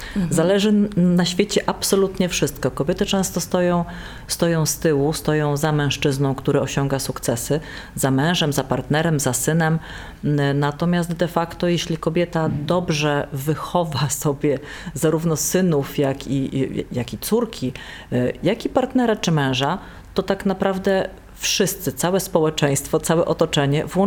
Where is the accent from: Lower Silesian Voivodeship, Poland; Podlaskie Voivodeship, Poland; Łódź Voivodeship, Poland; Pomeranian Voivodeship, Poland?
Pomeranian Voivodeship, Poland; Gdynia; A to głównie dlatego, że pochodzę z Trójmiasta. Pochodzę z Gdyni i gdzieś tam to Trójmiasto, szczególnie Gdynia, cały czas płyną w mojej krwi.